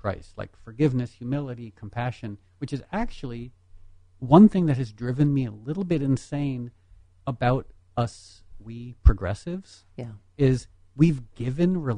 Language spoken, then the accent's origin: English; Darien, Connecticut, United States; So I grew up in Darien, Connecticut, which is one of the wealthiest towns in the world, but my mom and I were poor on welfare food stamps.